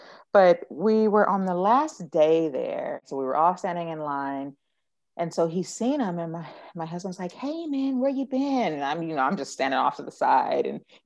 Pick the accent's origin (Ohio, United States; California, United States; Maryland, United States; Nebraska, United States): California, United States; Oakland; which is just all ironic because I'm from Oakland, my husband's from Oakland, we are very Oakland-centered, we love it.